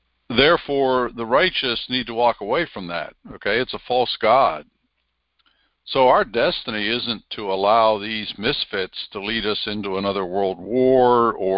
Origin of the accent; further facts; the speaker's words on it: Pennsylvania, United States; accent: Pennsylvania Dutch; And that's only going from central Pennsylvania to New Jersey. That's a few hundred miles. And yet my accent was Pennsylvania Dutch.